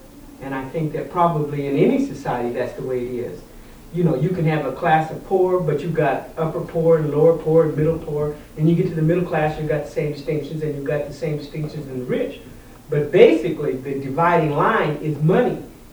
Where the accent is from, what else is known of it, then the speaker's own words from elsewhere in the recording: Tacoma, Washington, United States; I'm from Tacoma, and I work at a Christian school.